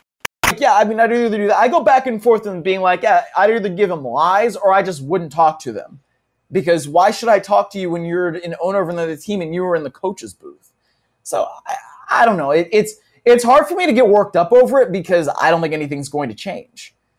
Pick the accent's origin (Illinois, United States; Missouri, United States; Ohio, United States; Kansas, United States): Ohio, United States; Cleveland; even though I'm from Cleveland, we don't really have that up there.